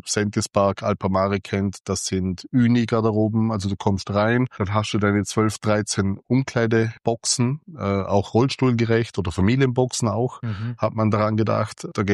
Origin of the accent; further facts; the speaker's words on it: Austria; Wieso er das nicht wüsste und ich aber schon als Österreicher, dass ein Bademeister gesucht wird.